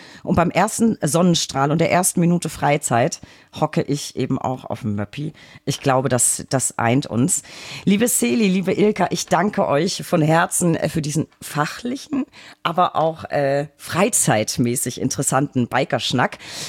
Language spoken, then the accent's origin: German; Bavaria, Germany; Ich komme auch aus Franken ursprünglich.